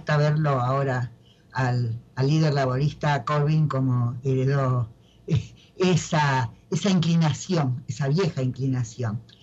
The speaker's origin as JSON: {"language": "Spanish", "region": "Rivera", "country": "Uruguay", "said": "además yo misma siempre cuento que soy de Rivera"}